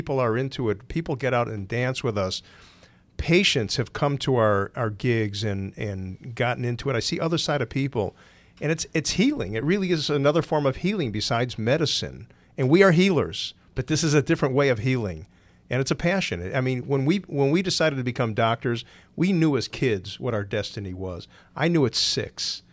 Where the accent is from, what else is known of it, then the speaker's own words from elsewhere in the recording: Chicago, Illinois, United States; I'm from Chicago, so I love